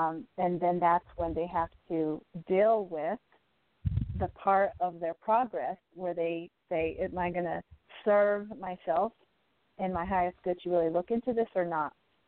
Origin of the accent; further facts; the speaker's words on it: United States; I think that being, especially being American, the culture, the religious culture here is very Christian-based.